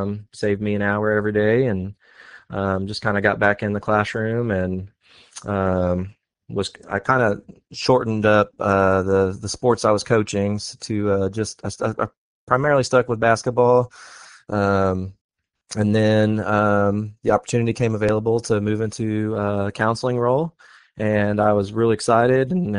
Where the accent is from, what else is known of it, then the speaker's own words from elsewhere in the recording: Galveston, Texas, United States; I'm from Galveston, Texas.